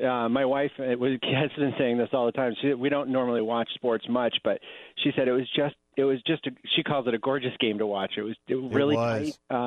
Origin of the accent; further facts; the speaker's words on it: New England, United States; because I grew up in Red Sox Nation.